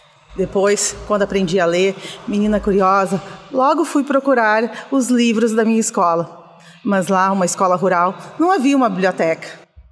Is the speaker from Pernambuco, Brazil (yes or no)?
no; Santa Cruz do Sul, Rio Grande do Sul, Brazil; eu sou da cidade de Santa Cruz do Sul, no estado do Rio Grande do Sul.